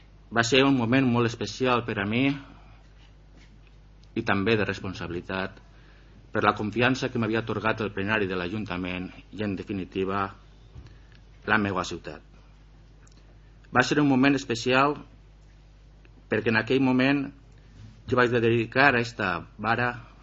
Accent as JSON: {"language": "Catalan", "town": "Benicarló", "region": "Valencian Community", "country": "Spain", "said": "agraït al meu poble, a la meva ciutat, a Benicarló"}